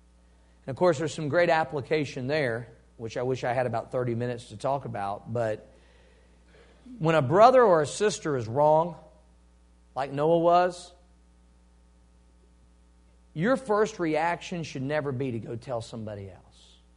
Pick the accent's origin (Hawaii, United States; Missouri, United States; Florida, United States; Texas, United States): Missouri, United States; Cape Girardeau; And there were times growing up in Missouri on the Mississippi River where I said, he's not going to destroy the earth, but he's going to destroy Cape Girardeau with a flood.